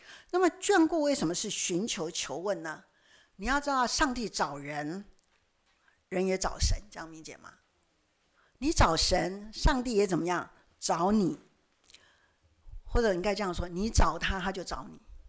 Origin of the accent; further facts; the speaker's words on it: Taiwan; 可是我们台湾人怎样？就根本无所谓